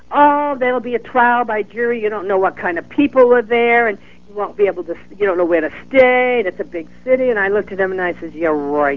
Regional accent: New Hampshire, United States; because I'm originally from New Hampshire

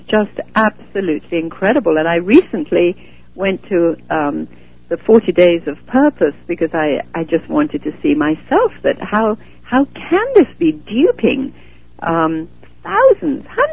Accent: India; moved away; because I was born and raised in India, when I came to the West

